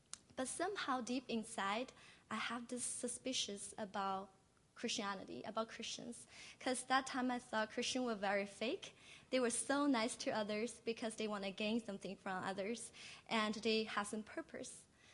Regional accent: China; now in abroad; I'm from China.

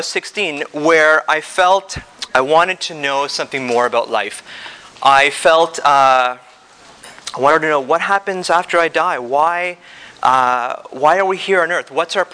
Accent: Toronto, Ontario, Canada; I come from Toronto, Canada.

